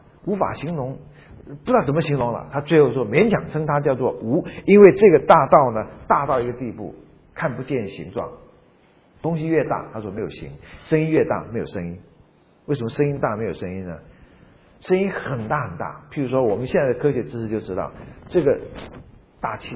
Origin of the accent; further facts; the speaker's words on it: China; 或者说我中国人，但是懂一点点英文来看呢，总觉得翻得怪怪的。